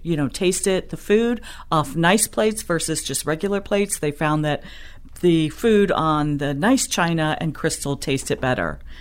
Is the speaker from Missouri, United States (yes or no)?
no; Miami, Florida, United States; I was born and raised in Miami.